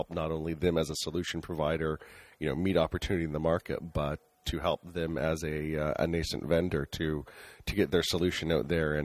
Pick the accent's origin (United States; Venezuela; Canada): Canada; As a Canadian, it's always kind of a treat.